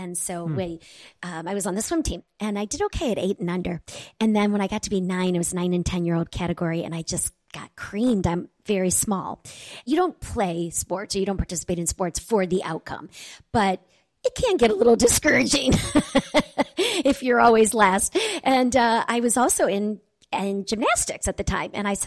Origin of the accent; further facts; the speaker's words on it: Munster, Indiana, United States; born there; I was born in Munster, Indiana, which is Northwest Indiana. Really kind of a suburb of Chicago.